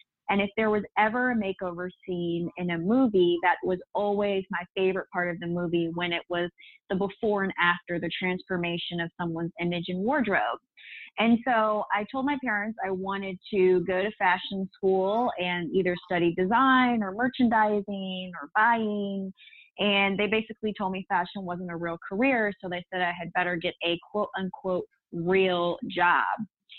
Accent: Atlanta, Georgia, United States; now in Dallas, United States; So I grew up in Atlanta, Georgia, and I currently live in Dallas, Texas. So I do consider myself a Southern Belle.

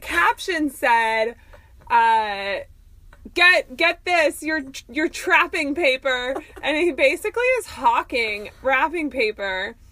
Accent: Phoenix, Arizona, United States; I'm from Phoenix. We don't have a basement.

